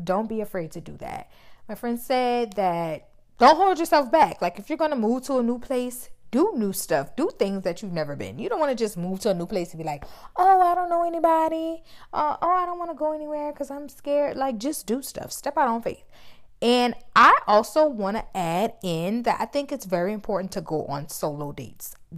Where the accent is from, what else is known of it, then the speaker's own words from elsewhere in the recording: New Orleans, Louisiana, United States; Like I'm from New Orleans.